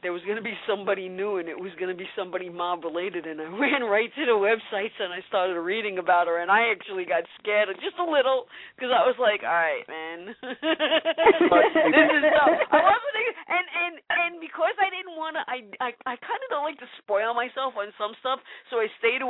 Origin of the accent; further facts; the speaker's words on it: New York City, New York, United States; I grew up like in the Bronx streets, you know.